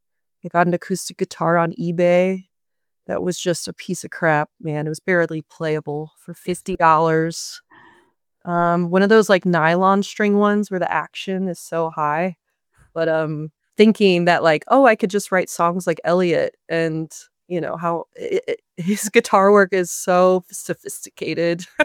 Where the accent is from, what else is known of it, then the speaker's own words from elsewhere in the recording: Indiana, United States; I grew up in Indiana, so I'd take these drives out into sort of the cornfields and the more rural areas